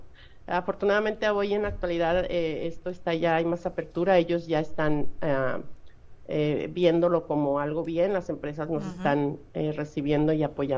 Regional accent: Durango, Mexico; now in Nuevo Laredo, Mexico; soy originaria de Durango y llegué a la ciudad de Nuevo Laredo

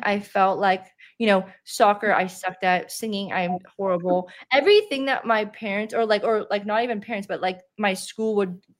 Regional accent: Canada; I'm from Canada. So I grew up, it was like negative 30.

